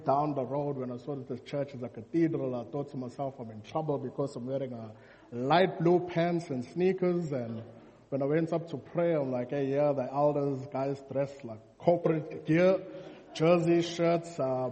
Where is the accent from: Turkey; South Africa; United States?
South Africa; Durban, KwaZulu-Natal; I'm from Durban.